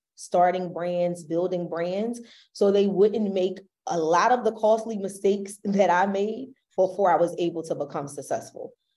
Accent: Philadelphia, Pennsylvania, United States; We're both from Philly, but we did not know each other at all.

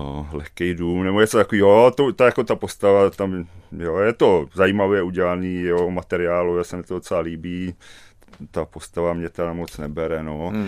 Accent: Borová, Pardubice Region, Czechia; já jsem vyrůstal vlastně na statku Borova u Poličky na samotě

